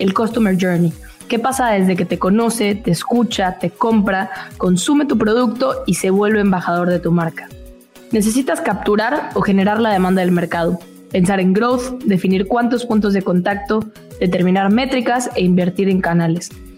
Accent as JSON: {"language": "Spanish", "town": "Monterrey", "region": "Nuevo León", "country": "Mexico", "lives_now": "Mexico City, Mexico", "said": "yo soy de Monterrey, yo vivo en Ciudad de México y conozco la marca"}